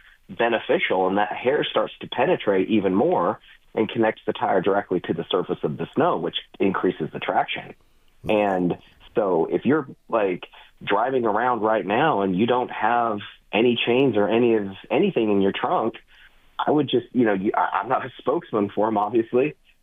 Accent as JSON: {"language": "English", "region": "Utah", "country": "United States", "tie": "born or raised there", "said": "I grew up in Utah, so I was always of the chain mindset."}